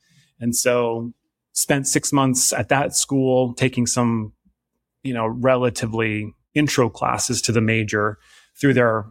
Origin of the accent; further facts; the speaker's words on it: Wasilla, Alaska, United States; I was a product of Wasilla, Alaska, and spent a good majority of my adolescent growing up in Alaska in a state that, you know, it's pretty cold there